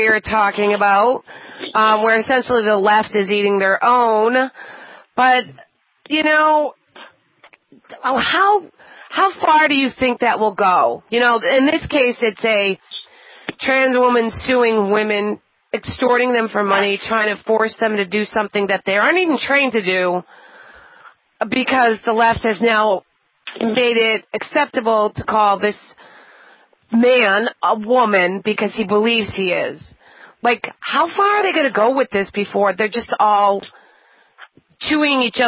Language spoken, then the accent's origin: English; Massachusetts, United States; actually I'm from Massachusetts, but that's the same thing happened.